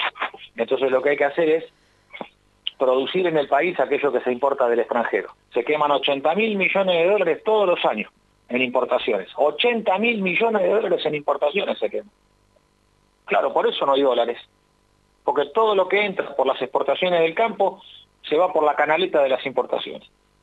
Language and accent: Spanish; Argentina; lo que no existimos ahora somos los argentinos